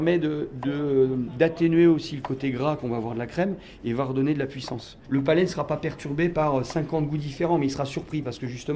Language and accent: French; Auvergne-Rhône-Alpes, France; je suis auvergnat d'origine, j'ai de la famille en Normandie